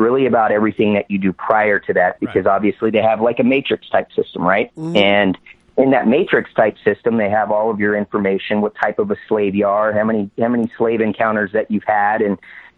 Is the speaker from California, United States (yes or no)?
yes; San Diego, California, United States; I'm from San Diego. He's from down here.